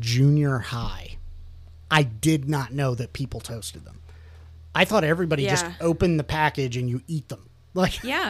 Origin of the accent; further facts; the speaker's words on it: Midwest, United States; All I can say is growing up in the Midwest.